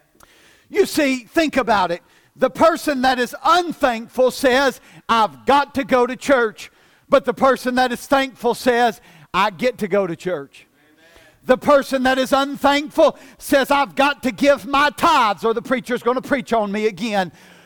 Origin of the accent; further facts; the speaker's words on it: United States; I'm glad I'm an American.